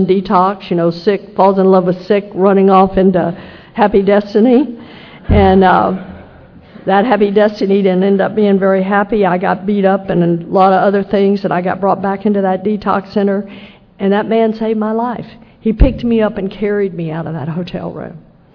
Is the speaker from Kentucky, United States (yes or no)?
no; Texas, United States; And when I grew up in Texas, when I was a little girl, the Baptists hated the Catholics.